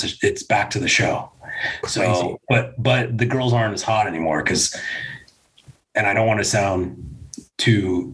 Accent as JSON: {"language": "English", "region": "California", "country": "United States", "said": "And I'm okay, I'm from Orange. I was in Orange County at the time."}